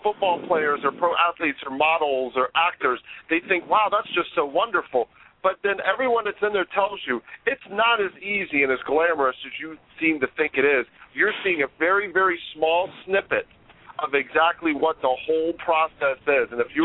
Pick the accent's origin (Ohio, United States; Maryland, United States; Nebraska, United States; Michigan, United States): Ohio, United States; And I grew up in Ohio as a Steeler fan back in the 70s.